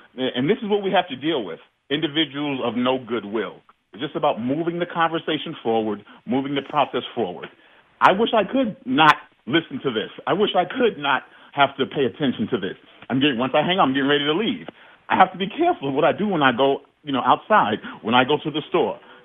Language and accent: English; Brooklyn, New York, United States; I grew up in Brooklyn, New York, and I wouldn't change it for the world because growing up in Brooklyn, you got such a wealth of experiences of individuals from around the whole world